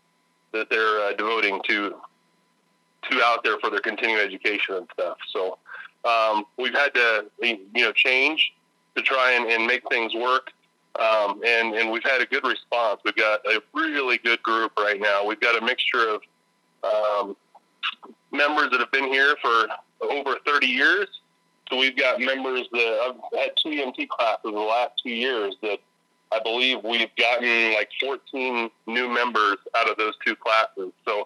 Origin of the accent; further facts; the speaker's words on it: Knoxville, Iowa, United States; I grew up in Knoxville and similar to in the area here in Marion County.